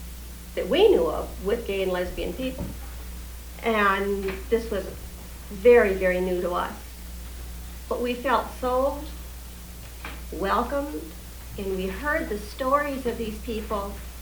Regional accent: Midwest, United States; I'm from the Midwest, graduate of St. Olaf College. I married a forester, and we moved all over the country.

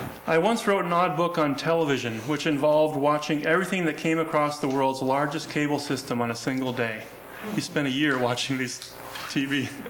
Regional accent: Minnesota, United States; even though we grew up in Minnesota, I did not grow up Lutheran, but I feel akin because I grew up there.

